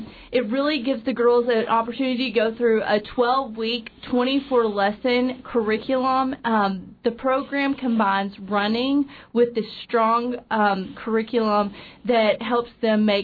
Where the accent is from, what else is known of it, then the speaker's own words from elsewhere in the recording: Arkansas, United States; now in Juneau, United States; I'm from Arkansas.